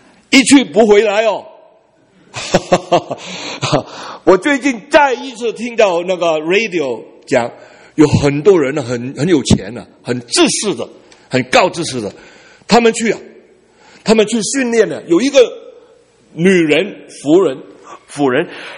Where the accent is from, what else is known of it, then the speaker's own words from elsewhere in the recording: Vietnam; now in Canada; 因为我在越南长大的时候啊，我天天只有，我上学的时候，只有闻到那个苹果的香味